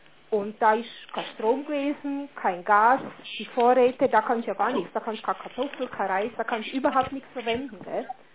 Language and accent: German; Tyrol, Austria; Und es kann Hochwasser, eine Lawinenkatastrophe bei uns in Tirol oder alles Mögliche sein, gell?